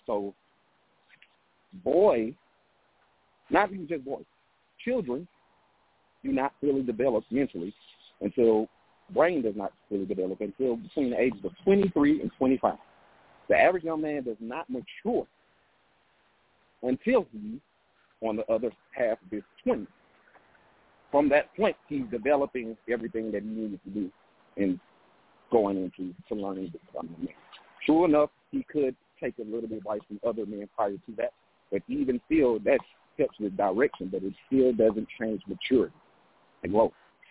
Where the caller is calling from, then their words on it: Atlanta, Georgia, United States; I'm calling from Atlanta.